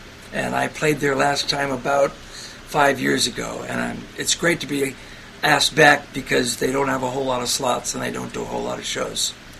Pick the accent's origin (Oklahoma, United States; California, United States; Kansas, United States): California, United States; San Francisco; now in Los Angeles, United States; Well, when I went to L.A., yeah, I grew up in San Francisco, and I moved to L.A. To sort of see what was going on.